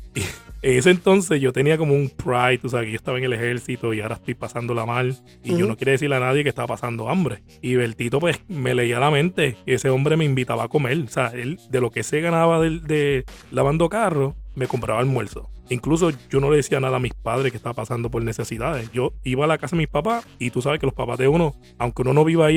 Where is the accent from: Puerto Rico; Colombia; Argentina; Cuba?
Puerto Rico; now in United States; Ese hombre me recibió en su casa cuando yo me mudé de Puerto Rico a Estados Unidos.